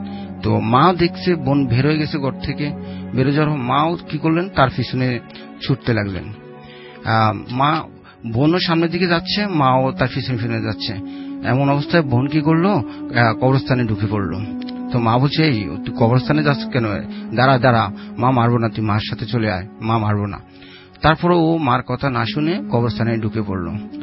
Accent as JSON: {"language": "Bangla", "town": "Sylhet", "region": "Sylhet Division", "country": "Bangladesh", "said": "আসসালামু আলাইকুম রাসেল ভাই … আমি আসছি সিলেট থেকে।"}